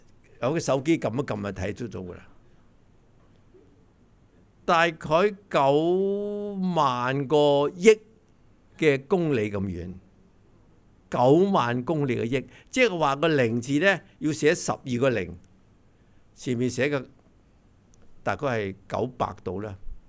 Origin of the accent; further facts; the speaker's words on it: China; 我们中国人都去到了嘛